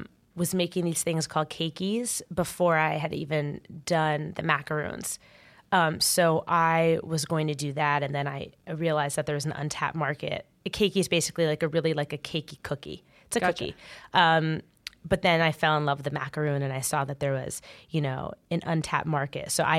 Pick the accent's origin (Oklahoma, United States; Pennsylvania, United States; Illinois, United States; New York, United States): New York, United States; The Seinfeld episode, I grew up right outside New York.